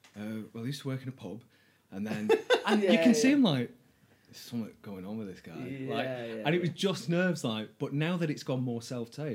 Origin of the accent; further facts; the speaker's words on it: Manchester, North West England, United Kingdom; I'm from North Manchester as well